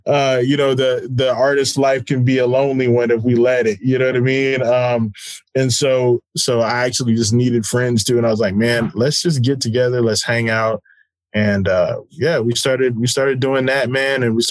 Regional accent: Texas, United States; So long story short, man, I am the son of a military family. And so I grew up on Kelly Air Force Base.

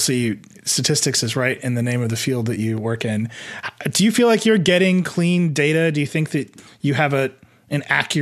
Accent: Midwest, United States; I'm from the Midwest.

